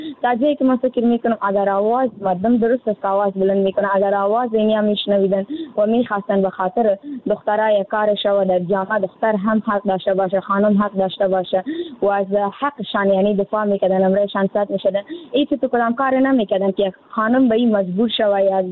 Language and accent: Persian; Afghanistan; در جامعه همه ما افغان هستیم